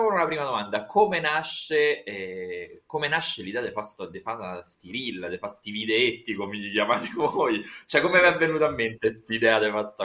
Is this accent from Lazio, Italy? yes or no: yes; Rome, Lazio, Italy; io so pure di Roma, avrei dovuto dirlo bene